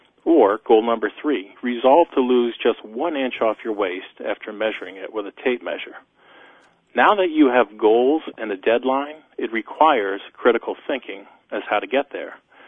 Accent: United States; When I was growing up in America's educational system, I was always an average student until I got to college.

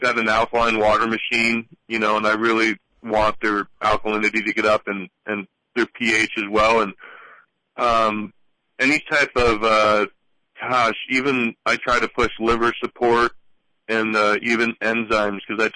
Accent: Pennsylvania, United States; now in West Hollywood, United States; I'm in West Hollywood, California right now, yeah. I grew up in Northeast Pennsylvania there, and my folks still live there.

